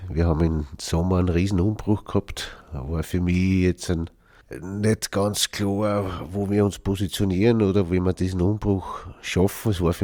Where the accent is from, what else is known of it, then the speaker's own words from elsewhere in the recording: Götzendorf, Lower Austria, Austria; Ja, in Götzendorf aufgewachsen, wie man halt am Land aufwächst.